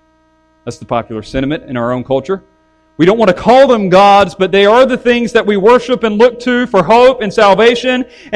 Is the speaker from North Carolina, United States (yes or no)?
yes; North Carolina, United States; I'm from North Carolina. I'm not a very cultured individual. I mean, we grew up watching NASCAR on Sundays and went fishing on the weekends.